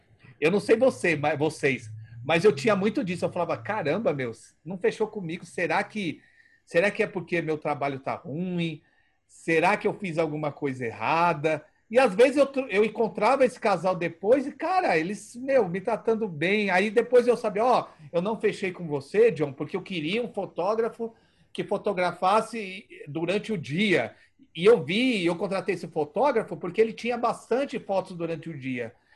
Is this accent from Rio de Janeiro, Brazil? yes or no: no; São Paulo, Brazil; Eu sou de São Paulo, tá? Você achando que de São Paulo é top? O meu não é.